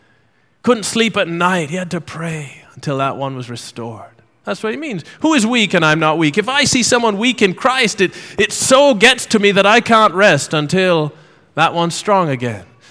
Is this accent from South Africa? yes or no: no; Jamaica; I come from a family of five boys. And, oh dear, we're Jamaican, you know.